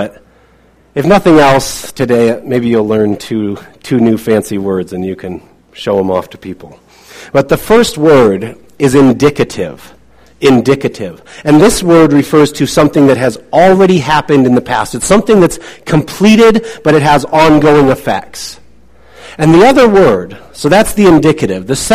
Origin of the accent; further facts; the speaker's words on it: Kansas City, Missouri, United States; I shared this for the first time on our last tour stop, which was in my hometown of Kansas City, Missouri.